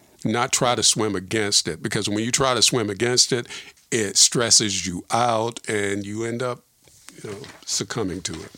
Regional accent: Myrtle Beach, South Carolina, United States; growing up in South Carolina and spending 15, 16 years of my life in Myrtle Beach, South Carolina, still love that city, still love that area, have so many great memories there.

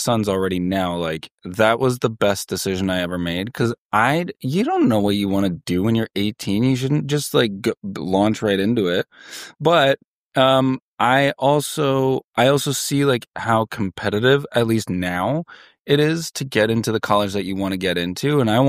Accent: Norway; moved away; also born or lived in New York City; Well, I was born in New York City, but I actually lived in Norway, the country, from the time I was 10. Yeah. Yeah, I have a Euro quality to me.

